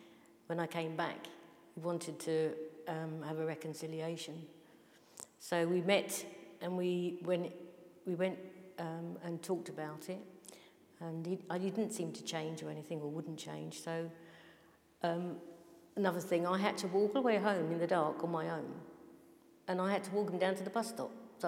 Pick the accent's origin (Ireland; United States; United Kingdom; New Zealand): United Kingdom; West Norwood, London; A friend of mine was a friend that I grew up with, where we were raised in West Norwood.